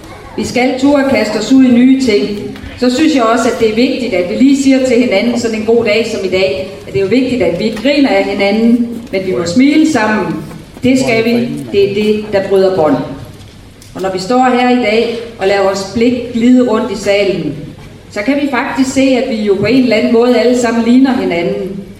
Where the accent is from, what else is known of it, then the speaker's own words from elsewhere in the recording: North Denmark Region, Denmark; Det kan jeg godt selv lide som nordjyde.